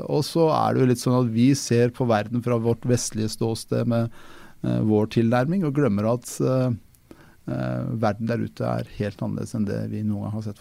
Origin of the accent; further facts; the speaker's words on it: Porsgrunn, Telemark, Norway; Jeg kan ta eksempler fra min hjemby i Porsgrunn og Skien